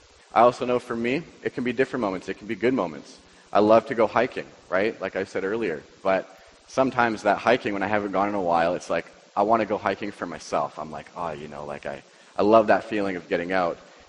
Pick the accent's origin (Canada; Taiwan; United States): Canada; Chilliwack, British Columbia; you guys all know that I came from Chilliwack, right? And so with Chilliwack, we have the mountains, we have the river, we have the lake.